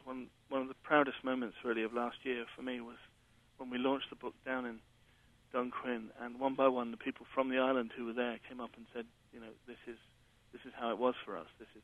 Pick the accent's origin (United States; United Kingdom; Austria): United Kingdom; England; Surprisingly well.